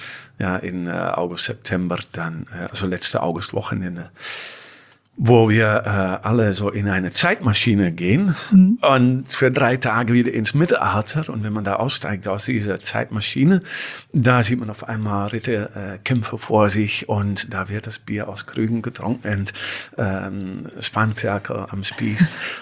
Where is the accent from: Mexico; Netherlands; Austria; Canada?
Netherlands; now in Magdeburg, Germany; Wenn ich weiß, aus den Niederlanden, wo ich herkomme, das liegt mir auch sehr am Herzen. Aber inzwischen ist Magdeburg natürlich schon meine zweite, wenn nicht erste Heimat